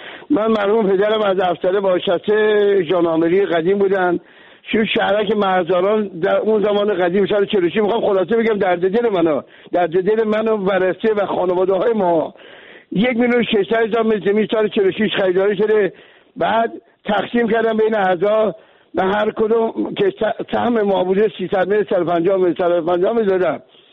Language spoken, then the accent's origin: Persian; Mashhad, Razavi Khorasan, Iran; از مشهد هستم،